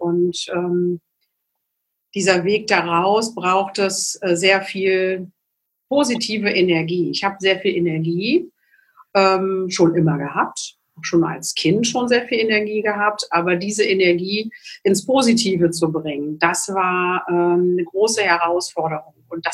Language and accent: German; Magdeburg, Saxony-Anhalt, Germany; born there; ich komme gebürtig aus Magdeburg